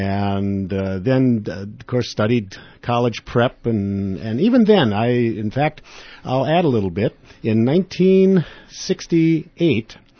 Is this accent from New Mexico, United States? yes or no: no; Medford, Wisconsin, United States; also born or lived in Milwaukee; I was born in 1954 in Milwaukee at St. Vincent's Home for Unwed Mothers. Then I was adopted by two wonderful people … up in Medford, Wisconsin, north central Wisconsin.